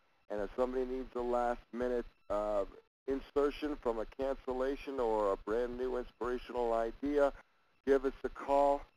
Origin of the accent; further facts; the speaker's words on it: Washington, D.C. area, United States; now in Colorado Springs, United States; I hail currently from Colorado Springs. I've been here since the new millennium, and I was born and bred outside of the suburbs of Washington, D.C.